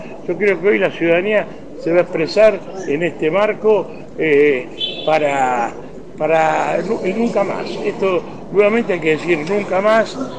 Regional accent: Argentina; Creo que tenemos que pensar, como argentinos, que por este camino vamos al desastre.

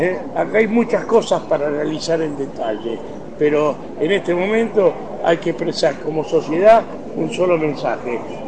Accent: Argentina; Creo que tenemos que pensar, como argentinos, que por este camino vamos al desastre.

